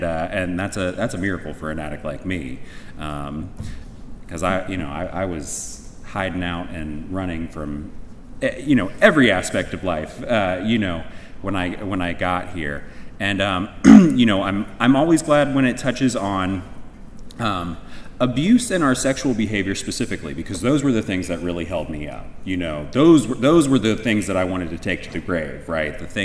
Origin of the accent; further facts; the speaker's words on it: Cincinnati, Ohio, United States; And again … I'm an addict from Cincinnati, Ohio.